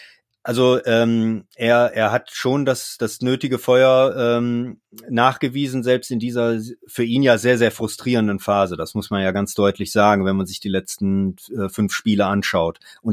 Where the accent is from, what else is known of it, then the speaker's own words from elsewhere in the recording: Mönchengladbach, North Rhine-Westphalia, Germany; bin ja gebürtiger Gladbacher und dann wächst man natürlich auch mit dem Verein auf